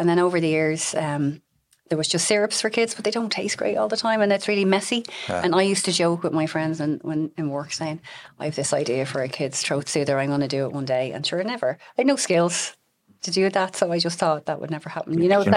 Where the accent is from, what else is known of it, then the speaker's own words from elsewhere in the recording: Dublin, Leinster, Ireland; growing up in Northside Dublin, you know, I suppose my family, we show each other we love each other by slagging each other.